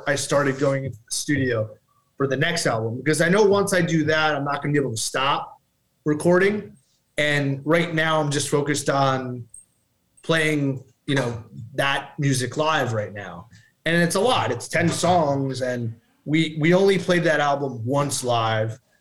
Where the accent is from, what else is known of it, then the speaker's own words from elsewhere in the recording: California, United States; I'm a Californian with an electric guitar.